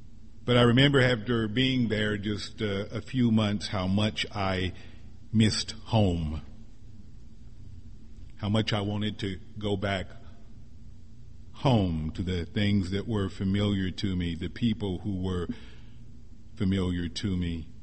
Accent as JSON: {"language": "English", "town": "Springfield", "region": "Missouri", "country": "United States", "tie": "born or raised there", "also_born_or_lived": "Atlanta, United States", "moved": "yes", "lives_now": "Philadelphia, United States", "said": "But I'm originally from Missouri, Springfield. My mother is still there. Most of my siblings are still there. The little gray and white house on Texas Street where I grew up is still there."}